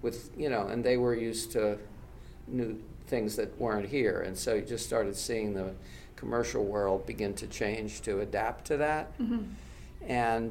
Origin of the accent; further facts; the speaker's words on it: New York City, New York, United States; I grew up in New York City